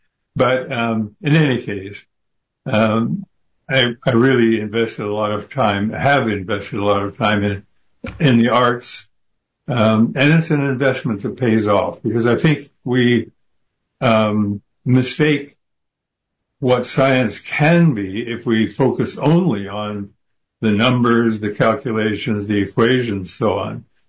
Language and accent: English; Nebraska, United States; Well, I grew up in Nebraska.